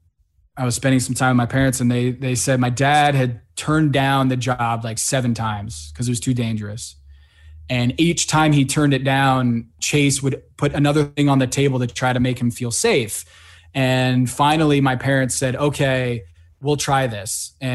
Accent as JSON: {"language": "English", "region": "Connecticut", "country": "United States", "tie": "born or raised there", "said": "we came back to the States and I grew up in Connecticut, and my dad continued to work at Wall Street"}